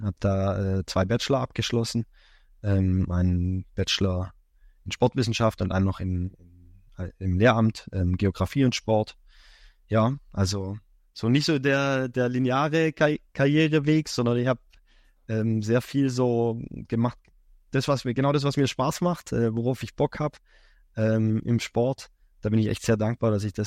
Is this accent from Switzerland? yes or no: no; Albstadt, Baden-Württemberg, Germany; Nee, ich komme aus Albstadt. Okay. Ja, also ich kriege und ich sind in Albstadt aufgewachsen